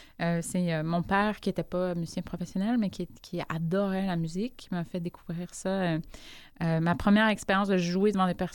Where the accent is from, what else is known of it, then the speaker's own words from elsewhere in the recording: Trois-Rivières, Quebec, Canada; parce que je venais de Trois-Rivières, il n'y avait pas de classe de harpe à Trois-Rivières